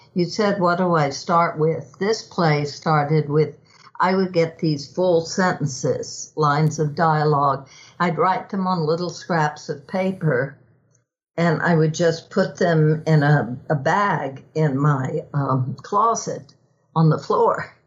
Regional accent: Texas, United States; It was so growing up in Texas, where you are now.

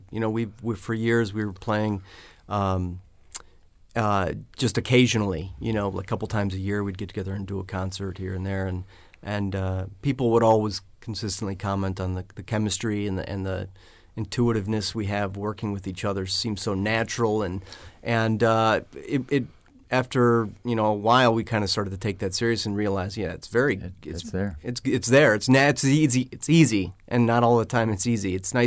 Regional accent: United States; being American overseas is kind of, we're kind of exotic birds over there.

